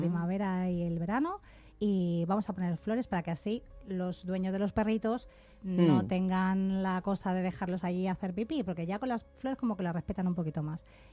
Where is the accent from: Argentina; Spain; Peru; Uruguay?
Spain; Madrid, Community of Madrid; Yo soy muy de Madrid. Soy muy de carne.